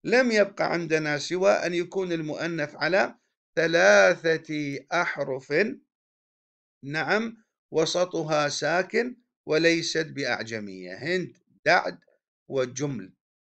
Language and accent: Arabic; Iraq; وهذا الملفع موجود عند أهل القرى عندنا في العراق، سيما يعني في المناطق الريفية.